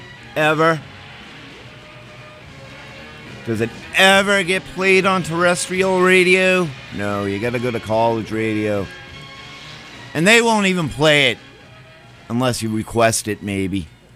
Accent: Scituate, Massachusetts, United States; I grew up in Scituate.

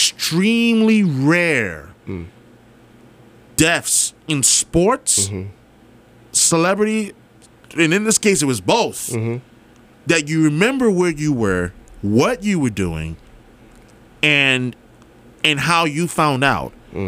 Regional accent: New York, United States; It was a DM from an old friend of mine that we grew up together in New York.

